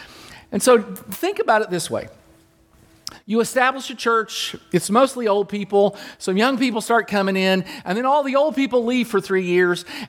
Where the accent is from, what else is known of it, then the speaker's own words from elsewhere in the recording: Kentucky, United States; Now, I have a culture. I'm from Kentucky. You have a culture wherever you're from.